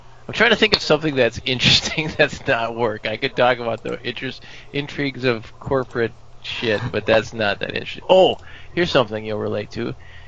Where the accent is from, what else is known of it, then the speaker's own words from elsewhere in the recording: Minnesota, United States; there's certain areas that seem to have more of the Minnesota that you can even catch as a Minnesotan.